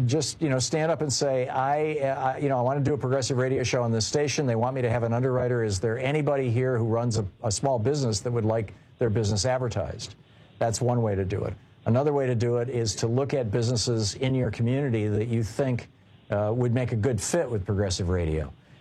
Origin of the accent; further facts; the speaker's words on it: Lansing, Michigan, United States; When I was growing up in Michigan, we had three hospitals in Lansing